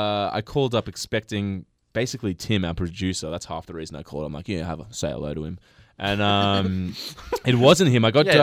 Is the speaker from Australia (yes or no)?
yes; New South Wales, Australia; born there; being a 40-year-old truck driver in camo pants, like, yeah, outrage. I was born in the Royal North Shore